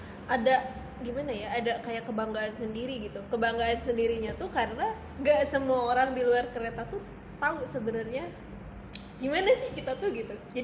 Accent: Bandung, West Java, Indonesia; born there; aku lahir di Bandung 7 Desember 97.

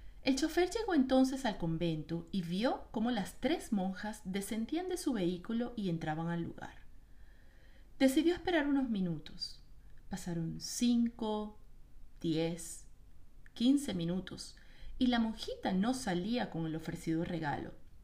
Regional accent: Barquisimeto, Lara, Venezuela; una leyenda urbana de mi ciudad natal, Barquisimeto, en Venezuela

